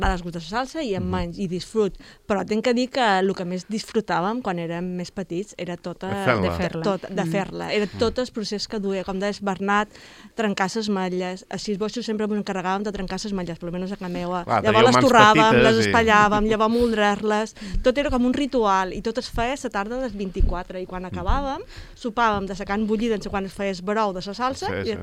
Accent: Sant Francesc Xavier, Balearic Islands, Spain; jo no sóc d'Escap, tenc que dir que no sóc d'Escap, sóc de Sant Francesc, però bueno, sí que estic molt prop d'Escap

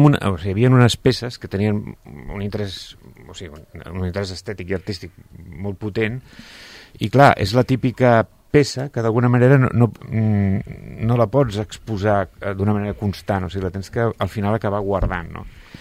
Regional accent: Barcelona, Catalonia, Spain; he estat visquent a Barcelona durant molts anys, bueno, vaig néixer a Barcelona

